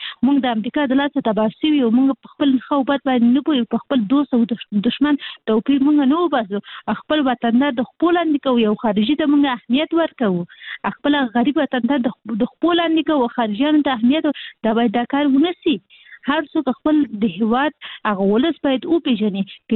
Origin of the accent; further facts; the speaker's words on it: Kabul, Afghanistan; مونږ اصلي د کابل یو